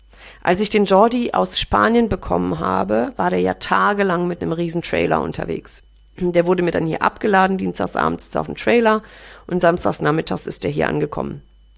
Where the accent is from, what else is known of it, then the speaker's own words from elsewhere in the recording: North Rhine-Westphalia, Germany; Ich komme ja hier aus dem Raum NRW.